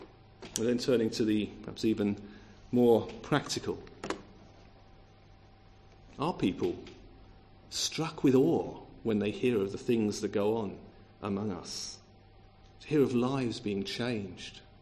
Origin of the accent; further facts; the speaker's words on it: United Kingdom; We're so British, and even a handshake sometimes feels like we're crowding our space a bit, isn't it?